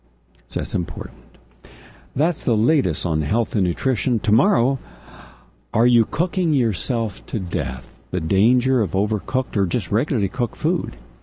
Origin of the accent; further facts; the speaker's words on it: West Virginia, United States; when I was growing up in West Virginia, everyone I knew owned a gun.